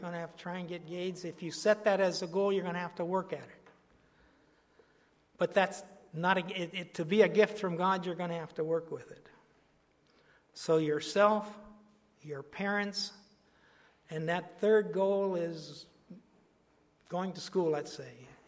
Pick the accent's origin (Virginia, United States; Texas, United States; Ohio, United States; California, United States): Ohio, United States; We came from Ohio. For 25 years, we went back to Ohio, to our roots, to be with our parents.